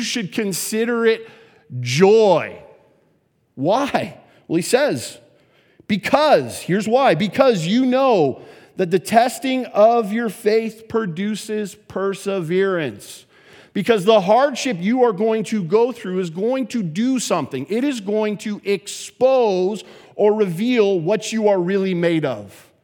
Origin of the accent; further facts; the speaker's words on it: Canada; I'm from Canada, so I can come down here and make fun of Americans because then I get to go back to Canada.